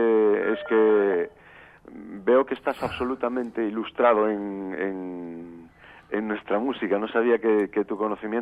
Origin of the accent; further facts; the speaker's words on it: Galicia, Spain; decimos que somos gallegos de Galicia, claro, de la Galicia de verdad.